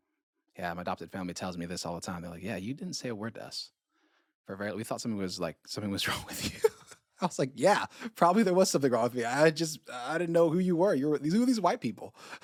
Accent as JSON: {"language": "English", "town": "Monrovia", "region": "Montserrado", "country": "Liberia", "lives_now": "United States", "said": "I live in Appalachia, so like that tail end down in Tennessee, and I'm from West Africa, Liberia, capital city, Monrovia."}